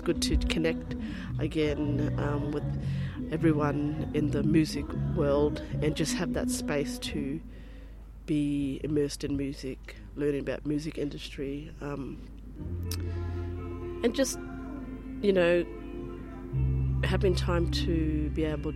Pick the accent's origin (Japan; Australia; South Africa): Australia; Mareeba, Queensland; also born or lived in Alice Springs; I'm based back in my hometown, Mareeba, Queensland, far north Queensland